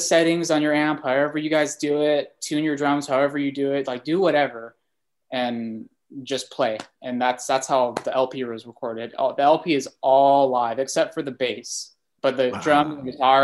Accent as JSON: {"language": "English", "town": "Visalia", "region": "California", "country": "United States", "lives_now": "Sacramento, United States", "said": "I'm from Visalia, south of Fresno, but I moved to Sacramento a couple years ago."}